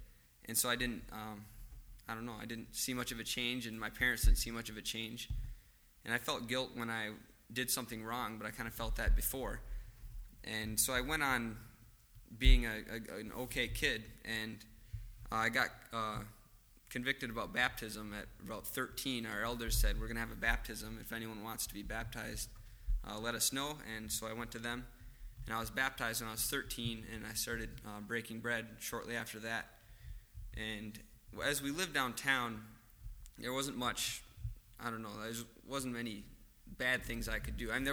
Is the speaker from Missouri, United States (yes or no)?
no; Grand Rapids, Michigan, United States; I'm from Grand Rapids, Michigan.